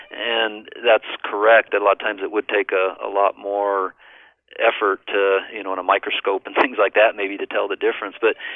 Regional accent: Colorado, United States; I grew up in Colorado, and it was obviously a good place to develop an interest in wildlife.

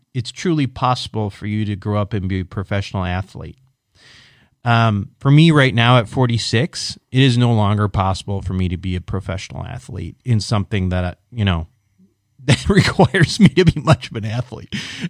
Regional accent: Minneapolis, Minnesota, United States; I'm from the Minneapolis suburbs.

